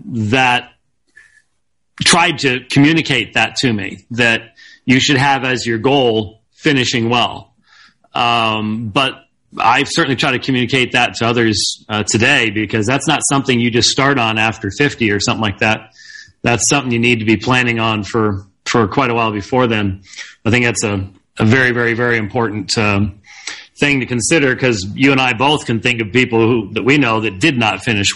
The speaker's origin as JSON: {"language": "English", "region": "Arizona", "country": "United States", "said": "You know, because I'm from Arizona, you actually talk to people."}